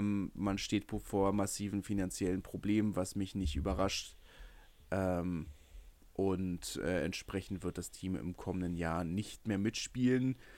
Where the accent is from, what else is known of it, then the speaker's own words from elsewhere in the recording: Berlin, Germany; das sagt man ja nicht oft als Berliner